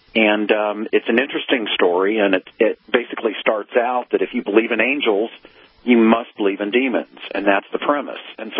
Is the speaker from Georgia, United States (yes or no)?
no; Ohio, United States; I'm from Ohio, so it's a little tough.